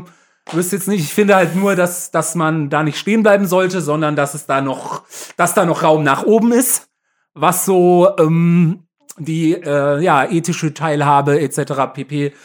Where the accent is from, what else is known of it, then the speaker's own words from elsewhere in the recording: Southern Germany, Germany; ich sage China, ich komme aus Süddeutschland.